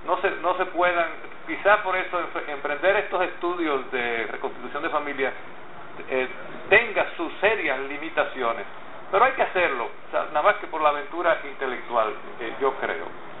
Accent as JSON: {"language": "Spanish", "region": "La Vega", "country": "Dominican Republic", "tie": "born there", "said": "en La Vega, por ejemplo, donde yo nací, el libro de mi nacimiento desapareció"}